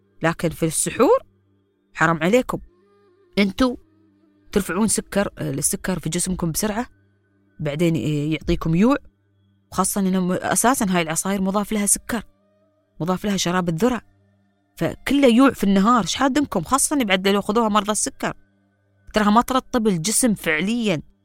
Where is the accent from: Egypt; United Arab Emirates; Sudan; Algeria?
United Arab Emirates; عندنا في الإمارات وفي الوطن العربي